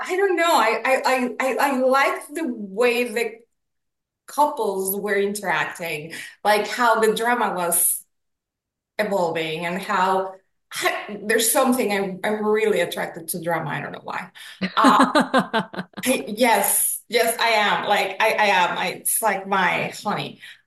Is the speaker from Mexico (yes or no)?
yes; Mexico City, Mexico; I grew up in Mexico City.